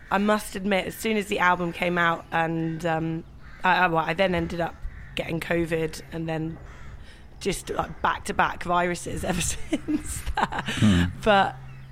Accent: Bristol, South West England, United Kingdom; I remember being at Rough Trade Records in Bristol, which is my hometown.

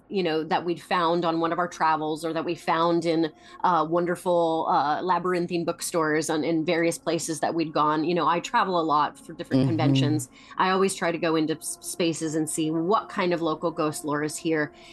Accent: Ohio, United States; I grew up in Ohio, so but I grew up in rural Ohio, and so everyone has a bit of a little bit of a twang

